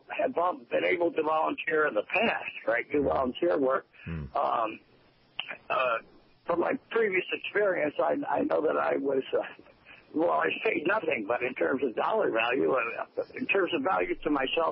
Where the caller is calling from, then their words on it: Lexington, Kentucky, United States; I'm calling from Lexington, Kentucky